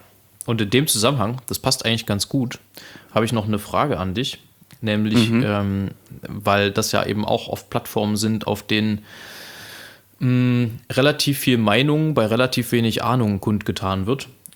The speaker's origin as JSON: {"language": "German", "region": "Saxony", "country": "Germany", "said": "als Sachse"}